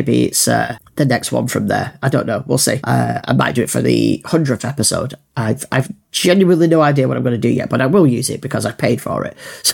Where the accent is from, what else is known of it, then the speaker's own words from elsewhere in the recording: England, United Kingdom; accent: Northern; I hate my Northern accent, but there's no getting rid of it. I've had it for 43 years at this point.